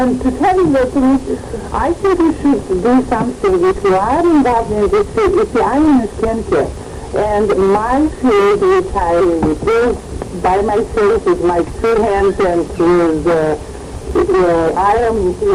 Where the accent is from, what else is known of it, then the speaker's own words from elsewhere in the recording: Romania; because I come from Romania, this was possible.